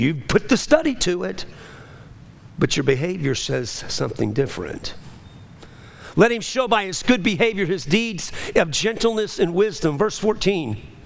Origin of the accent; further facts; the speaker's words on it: New Orleans, Louisiana, United States; I'm from New Orleans, but, you know, New Orleans, holy ones.